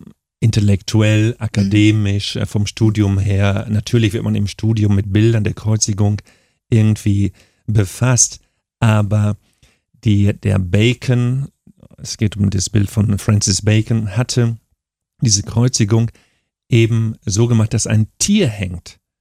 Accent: Lower Saxony, Germany; weil ich groß geworden bin im Emsland, Ecke Münsterland, Ecke Osnabrückerland mit vielen Kreuzen am Wegesrand, mit Kreuzen auf dem Hof mit Kreuzen in den Räumen

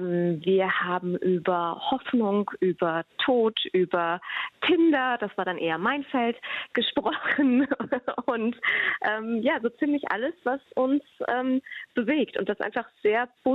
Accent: Cologne, North Rhine-Westphalia, Germany; now in Vienna, Austria; ich freue mich sehr, mich heute hier von Wien in meine Heimat Köln dazuschalten zu dürfen.

